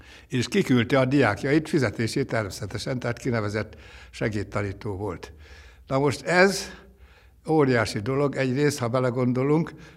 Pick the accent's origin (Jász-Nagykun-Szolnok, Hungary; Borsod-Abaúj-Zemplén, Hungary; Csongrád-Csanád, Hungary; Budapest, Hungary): Jász-Nagykun-Szolnok, Hungary; Kisújszállás; born there; én abban a szerencsés helyzetben vagyok, hogy olyan városban születtem, Kisújszálláson, ahol ő, Arany János, 1834-35-ös tanében tanított